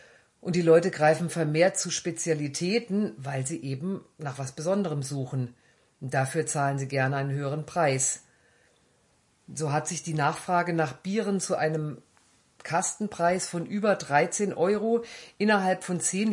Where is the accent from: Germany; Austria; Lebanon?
Germany; Hesse; aber ich bin ja aus Hessen.